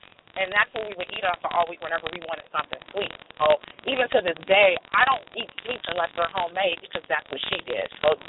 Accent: Youngstown, Ohio, United States; also born or lived in Columbus, Ohio; recently moved back to Youngstown, Ohio, my hometown from Columbus, Ohio, where I've been most of my adult life.

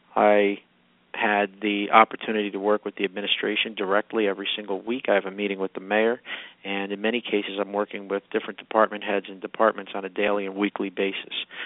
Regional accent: Troy, United States; And I'm from Troy. I grew up in South Troy, and went away to college.

